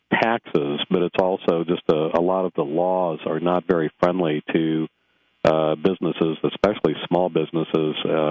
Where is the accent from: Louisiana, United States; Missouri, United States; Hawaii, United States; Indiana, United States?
Missouri, United States; Kansas City; moved away as an adult; also born or lived in Washington, D.C. / Steamboat Springs, Colorado; Well, actually, I was born and raised in Kansas City.